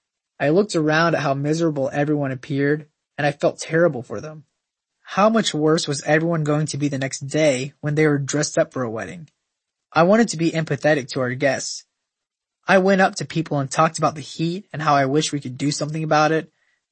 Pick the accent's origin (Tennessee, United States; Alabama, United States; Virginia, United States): Alabama, United States; I grew up in South Alabama where it gets really hot and humid in the summer.